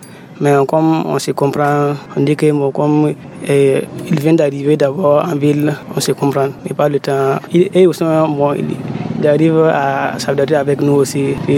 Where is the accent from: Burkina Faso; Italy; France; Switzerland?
Burkina Faso; Kaya, Centre-Nord; Je suis de Kaya.